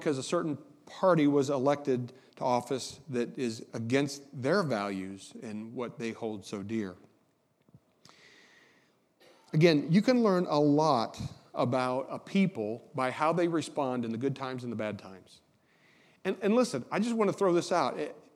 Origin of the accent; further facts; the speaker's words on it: Indiana, United States; And listen, I grew up in Indiana, but I know where I live now. I live in Buckeye country